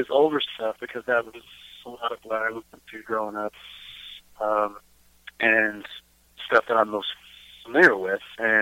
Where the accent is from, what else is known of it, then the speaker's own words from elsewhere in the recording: Texas, United States; We're trying to be more than that and go outward from Texas and show who we are, because we are from Texas what we sing and play and write.